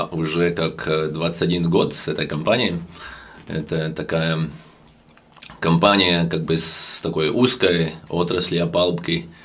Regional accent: Riga, Latvia; now in Russia; я сам из Риги, из Латвии, с 2010 года здесь, в России

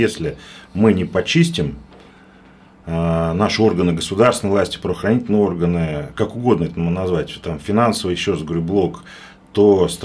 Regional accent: Moscow, Russia; Я как москвич, который здесь родился, вырос и собираюсь здесь жить, и люблю очень свой город

